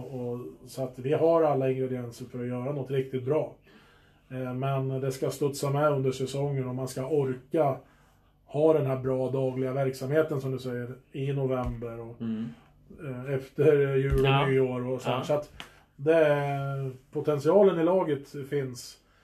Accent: Eskilstuna, Södermanland, Sweden; jag är ju från Eskilstuna

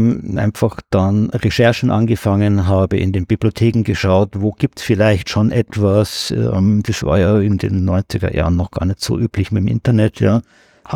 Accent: Munich, Bavaria, Germany; Ich bin aus München und ich bin am Nymphenburger Kanal immer wieder gewesen

